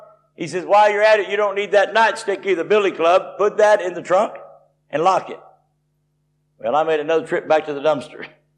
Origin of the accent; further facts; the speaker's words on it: Tennessee, United States; now in Florida, United States; I live 600 miles in Florida from where I grew up in Tennessee.